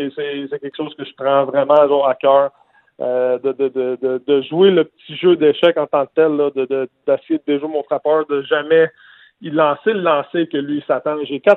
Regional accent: Quebec, Canada; C'est dans mon patelin. Puis je vais être fier de représenter le Québec, puis le Canada

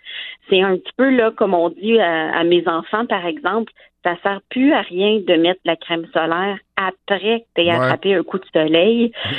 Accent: Canada; les nouvelles exploitations d'énergie fossile chez nous, au Canada.

